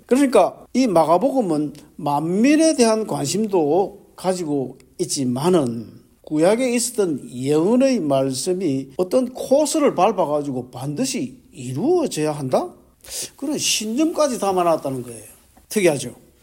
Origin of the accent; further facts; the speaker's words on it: Busan, South Korea; 제가 부산에서 자랐는데 일본하고 가깝기 때문에 일본의 말 잔재가 굉장히 많습니다.